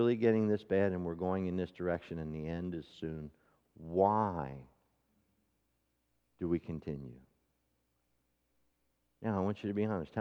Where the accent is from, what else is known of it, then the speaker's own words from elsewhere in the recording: Pennsylvania, United States; yep, I'm from Pennsylvania. We got Trump elected.